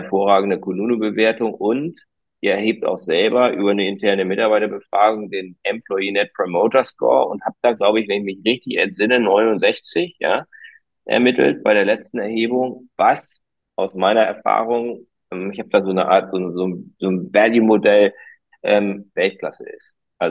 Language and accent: German; Germany; Und für mich wäre das zum Beispiel als Deutscher, gut, ich bin halb Deutsch, halb Schwede, aber gut, das ist auch relativ nah am Deutschen dran.